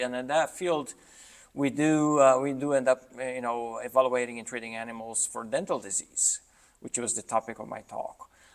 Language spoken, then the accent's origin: English; Brazil; English is a second language; moved away as an adult; now in United States; I'm originally from Brazil, went to vet school in Brazil.